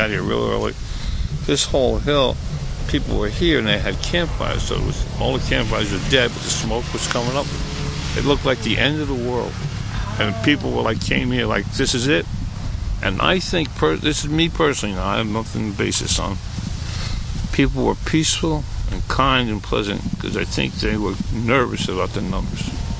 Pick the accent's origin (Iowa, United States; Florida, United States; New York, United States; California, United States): New York, United States; Levittown; I was in Lake Ronkonkoma at the time. You know, I grew up in Levittown, anyway. So, you know, it was a typical, you know, suburbs deal.